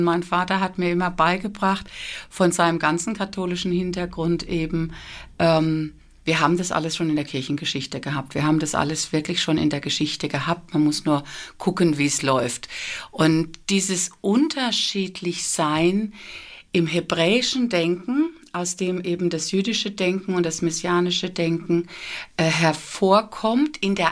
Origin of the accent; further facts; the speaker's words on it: South Africa; Ich bin in Südafrika geboren, ich bin groß geworden. Ich habe hier Sprachgebräuche, auch im Englischen in dem Fall.